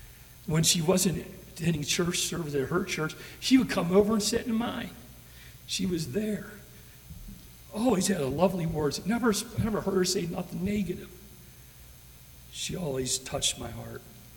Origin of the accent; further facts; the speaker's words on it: West Belair, Ohio, United States; she was part of my local church that I grew up in West Belair, Ohio.